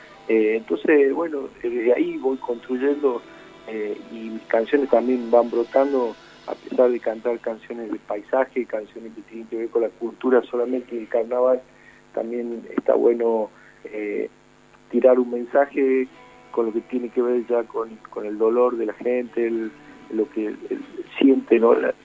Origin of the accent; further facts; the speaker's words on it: Jujuy, Argentina; contar un poco lo que es mi tierra, mi provincia, su diversidad cultural, su música